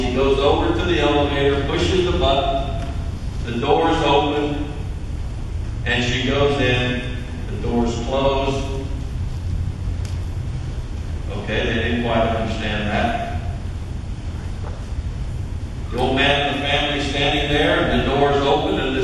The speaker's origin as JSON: {"language": "English", "region": "Missouri", "country": "United States", "said": "I'm from Missouri, down there in the Ozarks, the hillbilly country."}